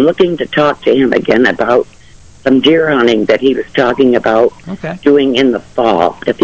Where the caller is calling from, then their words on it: Pavilion, New York, United States; Pavilion, Jimmy.